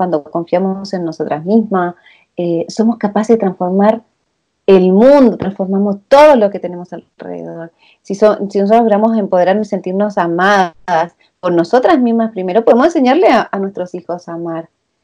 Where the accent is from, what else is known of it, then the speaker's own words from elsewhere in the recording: Argentina; moved away as an adult; now in Santiago, Chile; Soy argentina, hace 23 años vivo en este país, en Santiago de Chile.